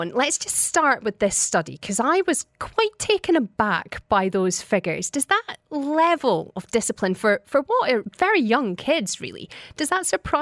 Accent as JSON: {"language": "English", "town": "Edinburgh", "region": "Scotland", "country": "United Kingdom", "lives_now": "United Arab Emirates", "said": "I'm glad I'm from Edinburgh."}